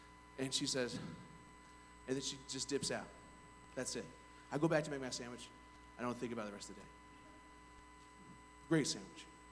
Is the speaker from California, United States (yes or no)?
no; Indiana, United States; I grew up in Indiana. I should have came out of the womb with a really good left, whatever that is, right?